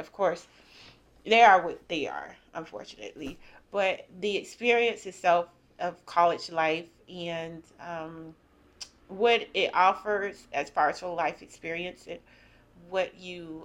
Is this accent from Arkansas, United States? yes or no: no; Georgia, United States; even though I grew up in Georgia, just a smaller town outside the coast, living in Atlanta was somewhat of a shock to me